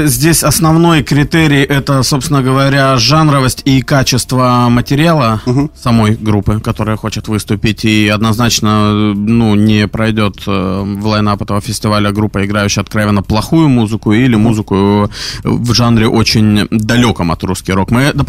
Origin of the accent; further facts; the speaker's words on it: Novosibirsk, Novosibirsk Oblast, Russia; moved away as an adult; now in Saint Petersburg, Russia; Я приехал в Питер, я из Новосибирска, и переехал на постоянное место жительства в Питер вот 5 лет назад